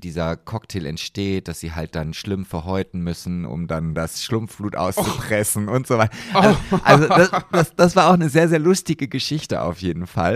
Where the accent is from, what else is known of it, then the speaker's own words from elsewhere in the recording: Uetze, Lower Saxony, Germany; weil ich komme aus Uetze, dem einzigen Anbaugebiet von Silberzwiebeln in Deutschland